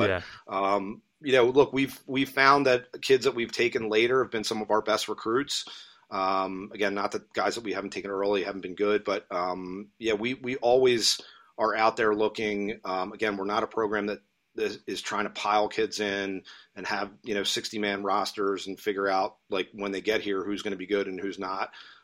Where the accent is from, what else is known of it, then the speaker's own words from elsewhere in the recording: Baltimore, Maryland, United States; I'm from Baltimore. I would love to get, more MIA kids, more Baltimore kids.